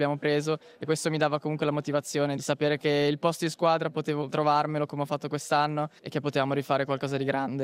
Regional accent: Ticino, Switzerland; Per me è un orgoglio essere squadra come ticinese, portare diciamo un po' di Ticino in questa squadra

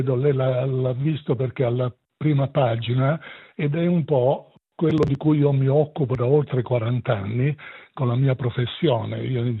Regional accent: Naples, Campania, Italy; accent: Neapolitan; now in Switzerland; come si sentirà dal mio accento, io sono un napoletano e anche se sono da 63 anni in Svizzera, il mio accento credo che resti e che tradisca la mia origine.

